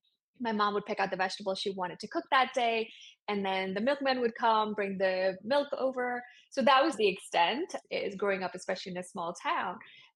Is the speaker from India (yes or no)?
yes; India; And on top of that, besides growing up in India, I also spent a year before I started medical school backpacking across Asia by myself.